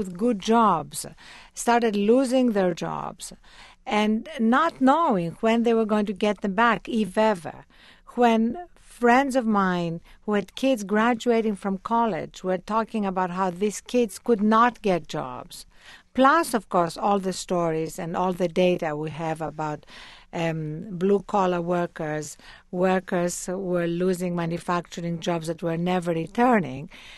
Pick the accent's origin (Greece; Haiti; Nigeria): Greece; Athens, Attica; English is a second language; moved away as an adult; now in United States; growing up in Athens and knowing a lot of people who were coming to America in pursuit of a better life.